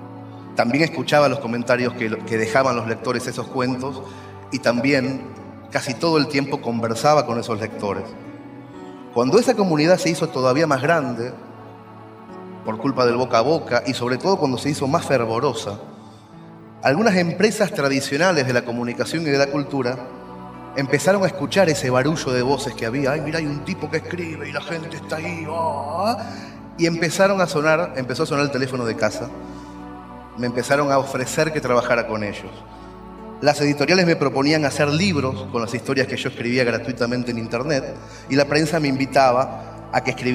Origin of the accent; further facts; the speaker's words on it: Argentina; moved away as an adult; now in Spain; Ustedes van a notar en mi voz que tengo un acento que es un poco raro, porque hace 10, 12 años que vivo en España.